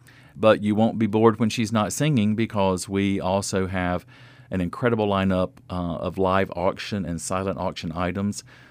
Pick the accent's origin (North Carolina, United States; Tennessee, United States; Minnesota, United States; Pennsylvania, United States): North Carolina, United States; Garland; We have a young man from my hometown in Garland, North Carolina